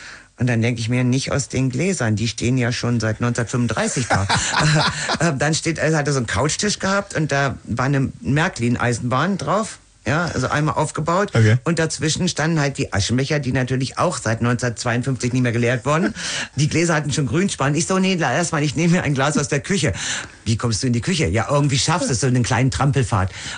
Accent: Germany; Ich als Deutsche

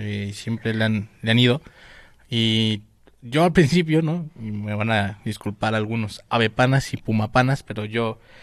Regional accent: La Paz, State of Mexico, Mexico; soy del barrito de Ajunto, sí, los Reyes La Paz, pero mi papá es de Nesa, o sea, vivían a cuadras del estadio Nesa 86.

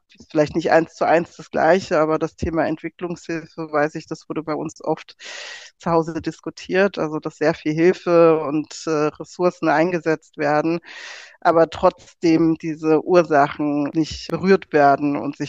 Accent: Frankfurt, Hesse, Germany; Ich bin in Frankfurt geboren und aufgewachsen. Meine Mutter ist aus Jamaika, mein Vater aus Nigeria.

